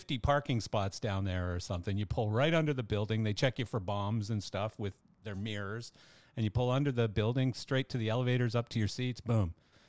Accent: Canada; I'm biased, of course, because I'm Canadian

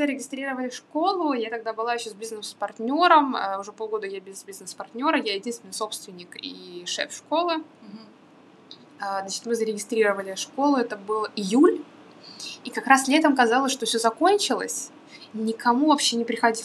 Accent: Russia; now in Germany; что я из России.

